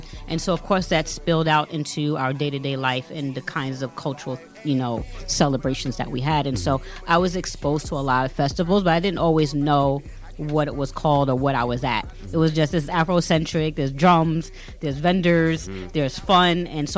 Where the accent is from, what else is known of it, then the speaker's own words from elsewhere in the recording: Hudson, United States; We're both from Hudson to an extent. We both moved to Hudson when we were very young and grew up there.